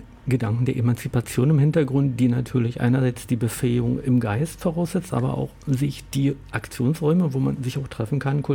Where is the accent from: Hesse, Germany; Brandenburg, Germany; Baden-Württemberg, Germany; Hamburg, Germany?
Brandenburg, Germany; Also ich komme aus Brandenburg und also diese Zahlen kenne ich nicht